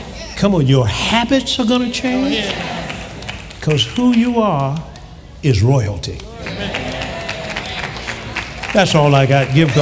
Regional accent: Mississippi, United States; born there; Well, I was born down in Mississippi.

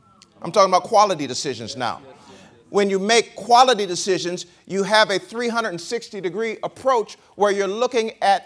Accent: Chicago, Illinois, United States; born there; I was born in the inner city. I didn't want to go back. I knew nothing about the suburbs of Chicago.

